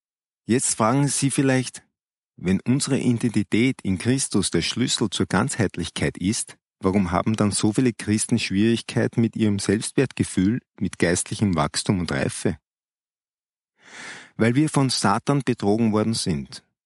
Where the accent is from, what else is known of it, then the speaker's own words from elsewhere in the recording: United States; Also, ich bin Amerikaner.